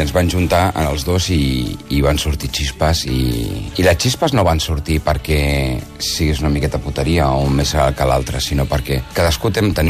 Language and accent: Catalan; Barcelona, Catalonia, Spain; d'on som, de Barcelona